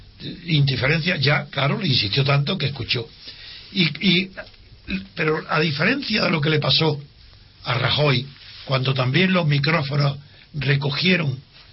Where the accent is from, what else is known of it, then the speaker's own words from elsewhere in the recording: Spain; Y sentí vergüenza, como español, de los gestos corporales